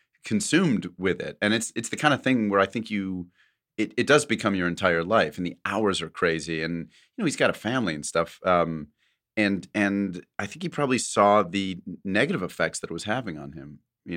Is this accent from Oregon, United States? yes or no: yes; Portland, Oregon, United States; I'm from Portland, Oregon.